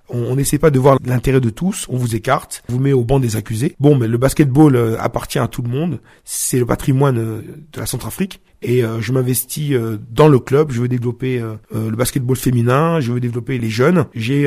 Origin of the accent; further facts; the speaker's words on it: France; Nous avons grandi ensemble en France.